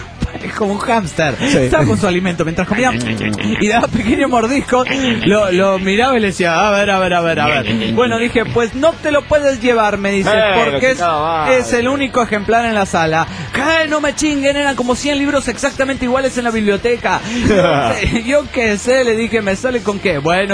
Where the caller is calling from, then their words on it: Montreal, Quebec, Canada; de Montreal, Canadá.